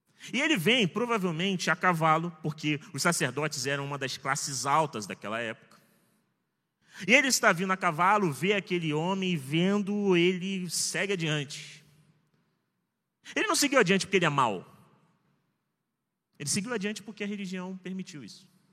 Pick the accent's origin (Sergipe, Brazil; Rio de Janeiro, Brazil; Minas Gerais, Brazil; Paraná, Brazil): Rio de Janeiro, Brazil; O pessoal sabia que eu era carioca, e olha que eu nem tenho um sotaque forte do Rio de Janeiro, porque aqui vocês falam que eu sou de São Paulo.